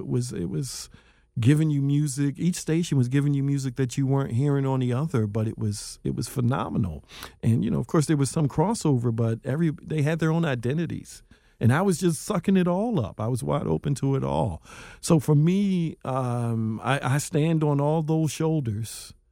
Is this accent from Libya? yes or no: no; Philadelphia, Pennsylvania, United States; Growing up in North Philadelphia, walking distance to Temple University's campus